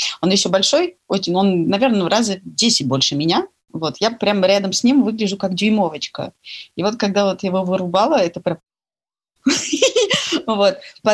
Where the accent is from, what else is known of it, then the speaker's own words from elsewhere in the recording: France; now in Moscow, Russia; Я родилась в Москве, и там уже когда мне был год, перевезли меня жить во Францию, и там я прожила, на самом деле, до ноября 1999 года, когда я переехала жить в Москву.